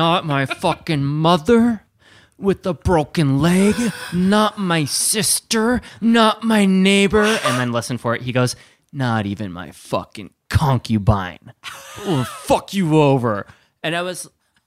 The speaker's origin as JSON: {"language": "English", "region": "Wisconsin", "country": "United States", "tie": "born or raised there", "said": "they used to call Sheboygan and be like, where are you from? Like Sheboygan."}